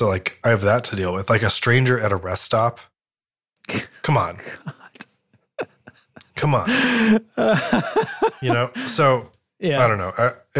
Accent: Connecticut, United States; Like I grew up near Long Island Sound, so he's very familiar with all the Norwalk Islands and stuff

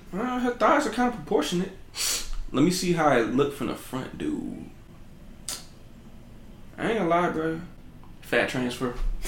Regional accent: the South, United States; accent: down south; Forgive my down south accent.

